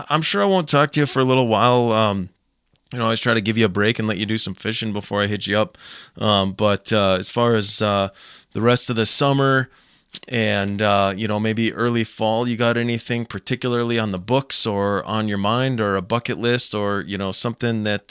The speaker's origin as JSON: {"language": "English", "region": "Minnesota", "country": "United States", "tie": "born or raised there", "said": "I grew up in Minnesota"}